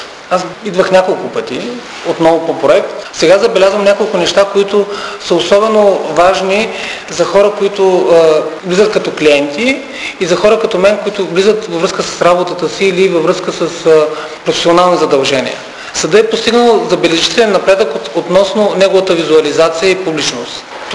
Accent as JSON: {"language": "Bulgarian", "town": "Varna", "region": "Varna Province", "country": "Bulgaria", "said": "Аз идвам от Варна"}